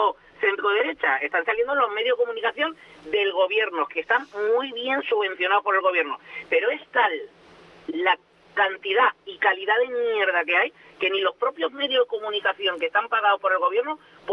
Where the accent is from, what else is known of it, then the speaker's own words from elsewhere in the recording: Spain; Pero es que se piensan que somos idiotas los españoles.